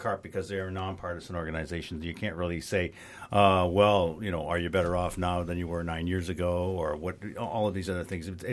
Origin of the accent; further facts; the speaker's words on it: Toronto, Ontario, Canada; when I grew up in Toronto. I went to the Wood Green Community Center when I was a kid